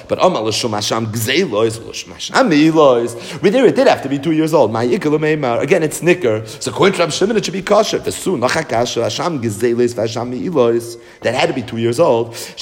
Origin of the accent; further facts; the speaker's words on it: Brooklyn, New York, United States; we grew up in Brooklyn, so we're not farmers.